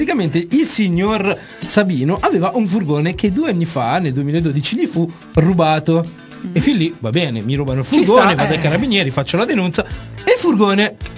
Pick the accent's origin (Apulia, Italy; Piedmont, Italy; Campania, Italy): Campania, Italy; Naples; perché io sono napoletano e lo sapete quanto tengo la mia terra.